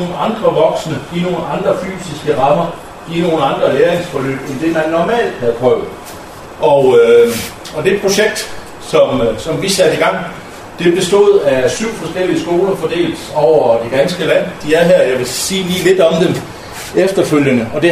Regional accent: North Denmark Region, Denmark; Så er Nordjylland mit barndomshjem, jeg er født og opvokset i godt nok på den forkerte side af fjorden i forhold til, hvor vi er nu

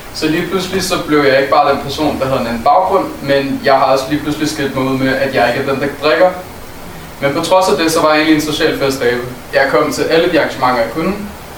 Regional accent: Aalborg, North Denmark Region, Denmark; jeg er dansker. Jeg er født og opvokset i Danmark og på Aalborg.

